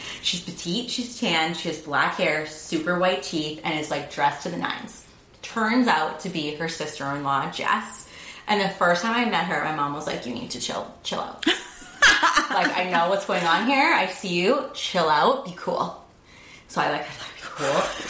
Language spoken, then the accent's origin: English; North Reading, Massachusetts, United States; I grew up in North Reading